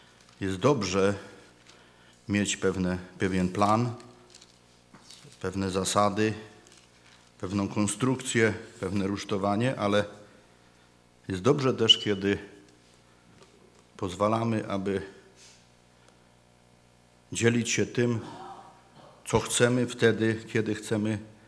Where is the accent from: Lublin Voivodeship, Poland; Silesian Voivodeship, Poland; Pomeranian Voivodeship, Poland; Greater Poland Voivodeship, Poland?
Silesian Voivodeship, Poland; Myślę, że wywodzimy się z takiego narodu, który są Ślązacy, oni są tacy, no, zamknięci, nie lubią się wyrażać i tak dalej.